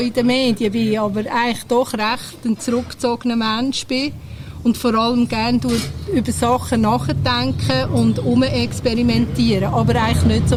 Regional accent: Zurich, Switzerland; also born or lived in Bernese Oberland; ich bin im Zürich-Oberland aufgewachsen und ich habe 19 Jahre im Berner Oberland in einem Bauernhof gelebt, also wirklich weit

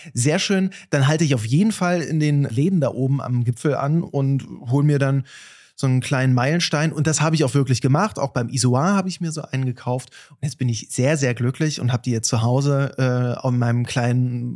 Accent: Oschersleben, Saxony-Anhalt, Germany; born there; Und ich dann von Nizza nach Oschersleben, in meinen Geburtsort, zum Geburtstag meiner Mutti, wollte ich dann wieder da sein.

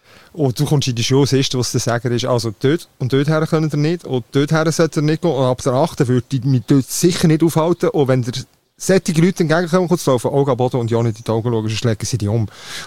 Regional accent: Switzerland; Ich komme aus der Schweiz, Mann.

